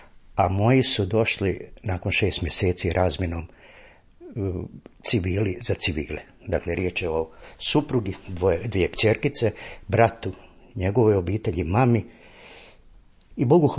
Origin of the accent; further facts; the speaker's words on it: Dolina, Republika Srpska, Bosnia & Herzegovina; dolazim iz Župe Uznesenja Blažene Djevice Marije Dolina kod Bosanske Gradiške.